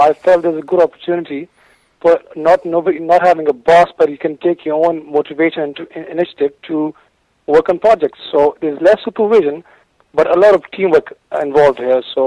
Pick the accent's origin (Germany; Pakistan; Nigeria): Pakistan; me being like a Pakistani